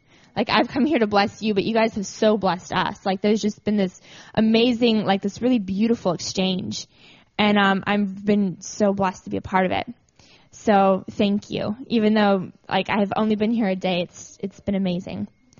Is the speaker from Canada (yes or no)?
yes; Alberta, Canada; now in United States; I'm from Alberta, Canada, originally. Been living in California for the last 3 years.